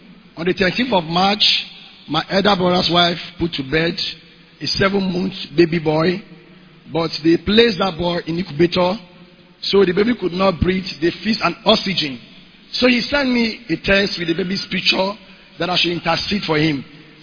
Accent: Cotonou, Littoral, Benin; I'm coming from Benin Republic, precisely Cotonou.

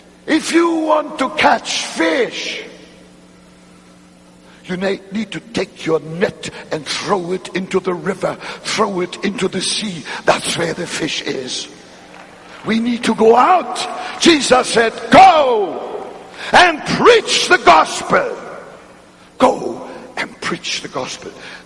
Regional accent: North Germany, Germany; English is a second language; I grew up in North Germany as a small boy in post-war Germany. Right there, very close to the North Sea, tidal area.

